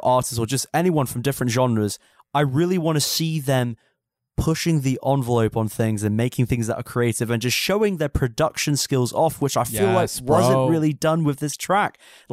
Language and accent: English; United Kingdom; I should know this, being a Brit.